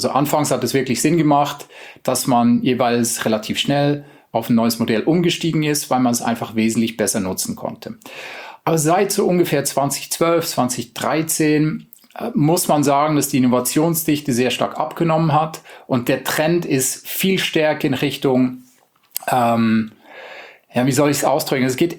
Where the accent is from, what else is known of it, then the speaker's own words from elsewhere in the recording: Switzerland; Ich schätze das auch sehr in Deutschland. Ich bin selber Schweizer.